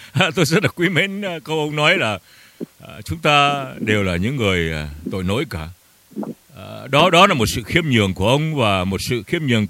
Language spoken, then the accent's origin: Vietnamese; Northern Vietnam, Vietnam; born there; Tôi sinh ra tại miền Bắc và di cư năm 1954 vào miền Nam.